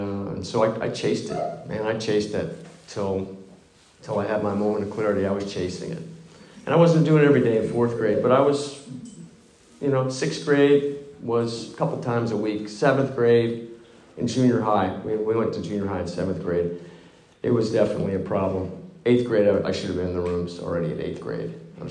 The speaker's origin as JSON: {"language": "English", "town": "Davenport", "region": "Iowa", "country": "United States", "said": "I'm from Davenport, Iowa. Another transplant."}